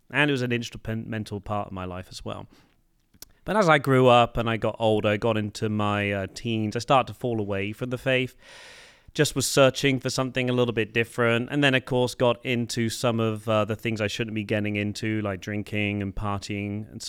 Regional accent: England, United Kingdom; No, I'm from the UK, United Kingdom, or England, as we like to call it. So I grew up in England

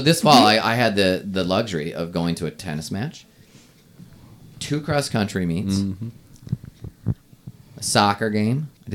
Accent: Minnesota, United States; I grew up in Minnesota, about halfway down the state

